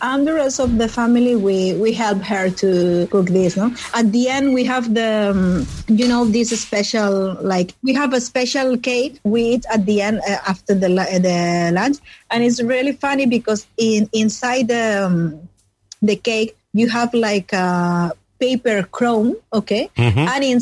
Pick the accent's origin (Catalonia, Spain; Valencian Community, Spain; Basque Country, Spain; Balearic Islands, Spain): Catalonia, Spain; Barcelona; And in Catalonia, because I'm from Barcelona